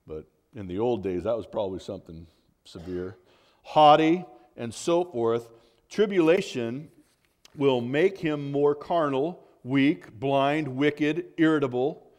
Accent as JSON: {"language": "English", "region": "California", "country": "United States", "tie": "born or raised there", "said": "That's just the first ridge at where I grew up in California, but they call it a mountain."}